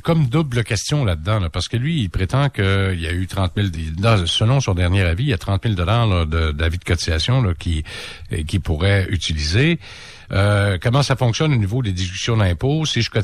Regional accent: Quebec, Canada; parce que les règles sont différentes de chez nous au Québec

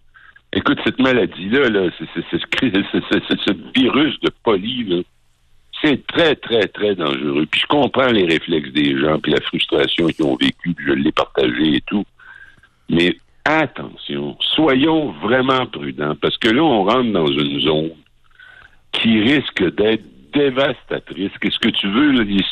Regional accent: Rimouski, Quebec, Canada; Je comprends que c'est extrêmement difficile d'être à Québec ou à Rimouski, ma ville natale

